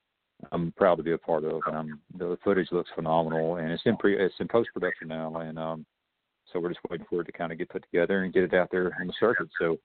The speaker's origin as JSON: {"language": "English", "town": "Atlanta", "region": "Georgia", "country": "United States", "tie": "born or raised there", "said": "Yeah, and it so happens I'm from Atlanta. This is my hometown."}